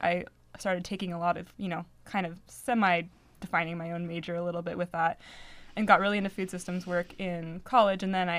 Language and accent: English; Albany, Oregon, United States; But then I grew up in Albany area, but would come up here to visit my grandparents all throughout my life.